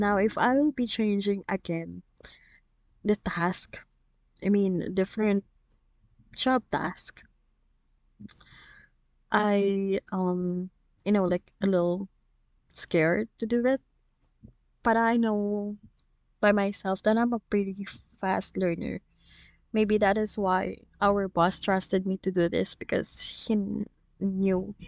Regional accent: Philippines; because as a Filipino, you know, even though seniority does not really strictly follows here

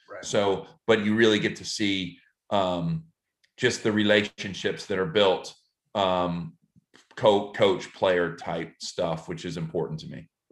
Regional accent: New York, United States

